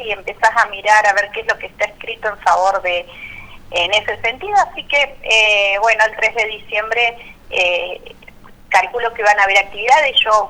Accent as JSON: {"language": "Spanish", "town": "Chos Malal", "region": "Neuquén", "country": "Argentina", "said": "No, acá en Chosmalal, autoconvocados Chosmalal, somos solamente personas de Chosmalal."}